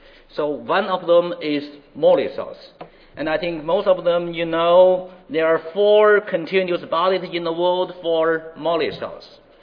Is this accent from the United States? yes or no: no; Northeast China, China; English is a second language; from Northeast China.